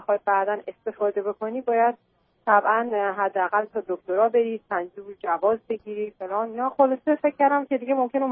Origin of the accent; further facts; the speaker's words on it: Iran; moved away as an adult; also born or lived in Europe; من از ایران که آمدم اون زمان اولی که خارج شدم در واقع تو سن دیپلم بودم و رفتم اروپا